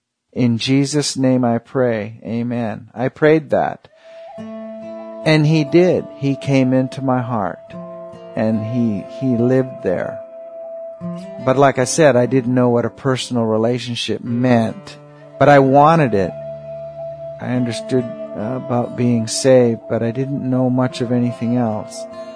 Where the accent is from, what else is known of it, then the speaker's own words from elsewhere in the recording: Anchorage, Alaska, United States; I was born and raised in Anchorage and grew up there. And I went to church all my life